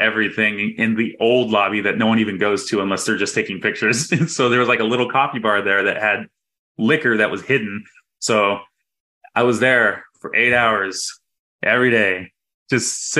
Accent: Texas, United States; also born or lived in Missouri; now in Los Angeles, United States; I just come from Missouri. I'm from Texas originally, but my wife's from Missouri and we lived there for like 7 years.

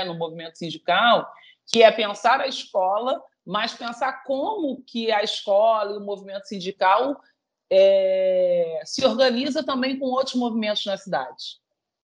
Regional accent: Duque de Caxias, Rio de Janeiro, Brazil; Eu costumo brincar que eu sou baixadense com muito orgulho e criada aqui em Duque de Caxias, na Baixada Fluminense.

